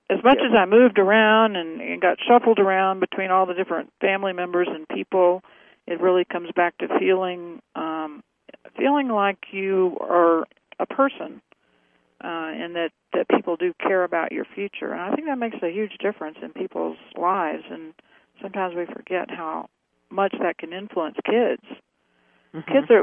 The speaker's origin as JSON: {"language": "English", "town": "Sims", "region": "Texas", "country": "United States", "tie": "born or raised there", "also_born_or_lived": "California / Dallas", "said": "But for the most part, I grew up in East Texas, which is very small. It's northeast of Dallas, and I bounced back and forth between Dallas and Sims. And Sims is where I finished high school."}